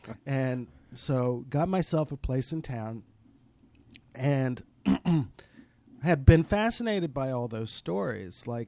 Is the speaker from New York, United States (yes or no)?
yes; Brooklyn, New York, United States; Well, I grew up in Brooklyn Heights, and eventually ended up working in the record business as a young adult in my 20s and 30s.